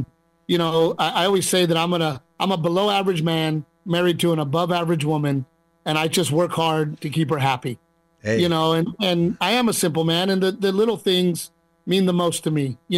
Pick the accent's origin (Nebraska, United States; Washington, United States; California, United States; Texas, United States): Texas, United States; Corpus Christi; I grew up in South Texas, like the Corpus Christi area.